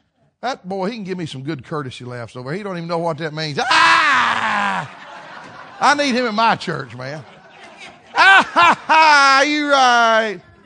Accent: the South, United States; When I was growing up in the South, we went barefooted.

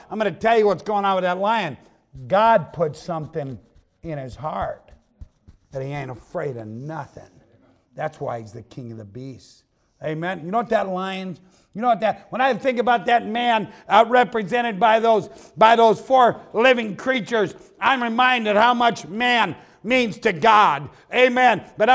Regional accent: Toledo, Ohio, United States; All right, now, I grew up outside of Toledo, Ohio. And Toledo, Ohio is not a real big town, but it had a zoo, a pretty good zoo, amen, for the town.

